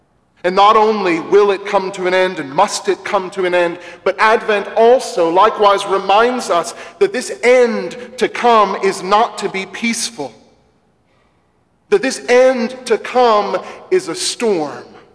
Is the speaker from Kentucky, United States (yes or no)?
no; Mississippi, United States; Growing up in the Mississippi Delta, every spring we knew was tornado season.